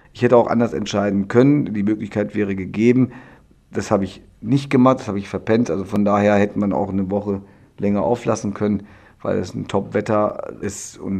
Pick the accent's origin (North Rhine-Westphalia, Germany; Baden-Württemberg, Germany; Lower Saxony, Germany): Lower Saxony, Germany; Hameln; born there; ich bin gebürtiger Hamelenser, habe aber selbst einen Migrationshintergrund, bin deutscher Staatsbürger